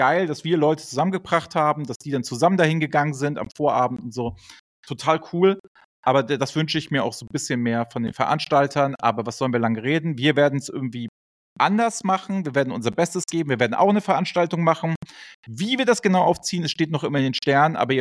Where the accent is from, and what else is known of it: Hamburg, Germany